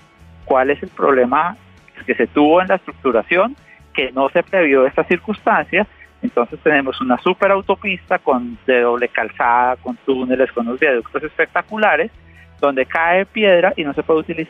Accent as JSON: {"language": "Spanish", "town": "Villavicencio", "region": "Meta", "country": "Colombia", "tie": "born there", "said": "Mire, yo nací en Villavicencio. Mi familia ha vivido en Villavicencio por décadas, yo acá he venido siempre"}